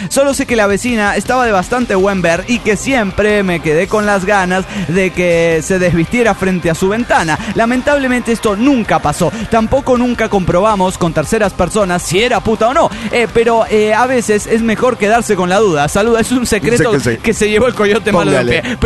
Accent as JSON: {"language": "Spanish", "town": "Culiacán", "region": "Sinaloa", "country": "Mexico", "said": "de Culiacán, Sinaloa, México."}